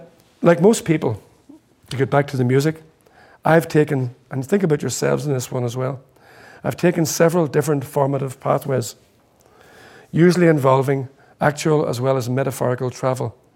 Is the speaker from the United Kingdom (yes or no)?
yes; Belfast, Northern Ireland, United Kingdom; I'm from Belfast